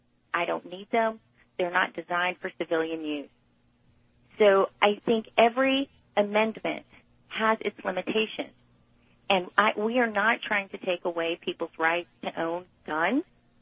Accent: Georgia, United States; You know, I'm from Georgia. I grew up with hunters. I grew up with guns in my home.

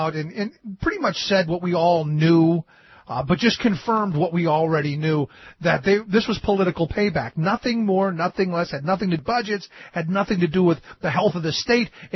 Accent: Cleveland, Ohio, United States; In Ohio, you know, and I'm from Cleveland

